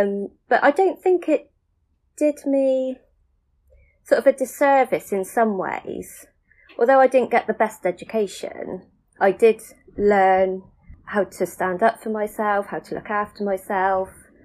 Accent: Bridgwater, South West England, United Kingdom; also born or lived in Bristol; I grew up in Bridgewater, and the only other place I have lived is Bristol, and that was only for a few years. I grew up on the south side of Bridgewater, and I went to the Somerset Bridge School

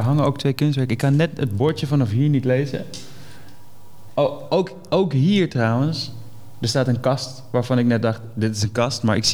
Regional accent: Amsterdam, North Holland, Netherlands; Ik ben opgegroeid in de Pijp in Amsterdam.

